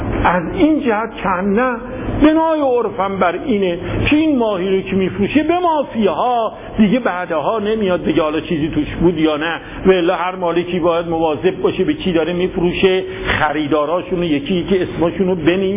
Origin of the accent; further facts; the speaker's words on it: Yazd, Iran; ما هم یزدی هستیم دیگه